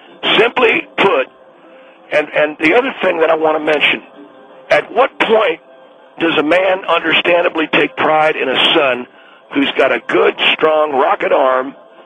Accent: Texas, United States; now in California, United States; I'm originally from Texas, even though I live in California right now.

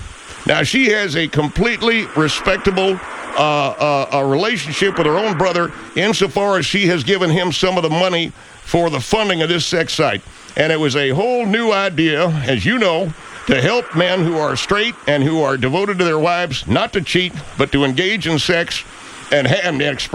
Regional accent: Corona, California, United States; I'm from Corona, California, and I am a host on a show here today.

